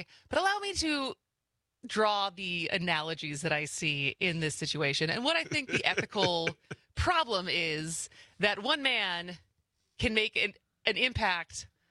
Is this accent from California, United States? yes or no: no; Madison, Wisconsin, United States; But yes, I am in Madison, my hometown. Very happy to be here. Always nostalgic every time I drive into town.